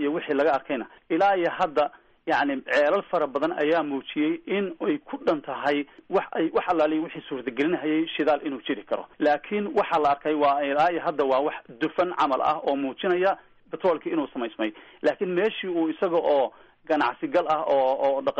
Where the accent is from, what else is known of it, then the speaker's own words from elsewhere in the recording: Galkayo, Mudug, Somalia; born there; gaalkacyo joogtaa walaashay waa magaaladii aan ku dhashay weeye